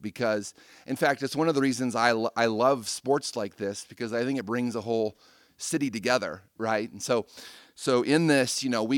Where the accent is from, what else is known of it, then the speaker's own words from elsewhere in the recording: Denver, Colorado, United States; Part of it is growing up in Denver, we didn't have a major league team.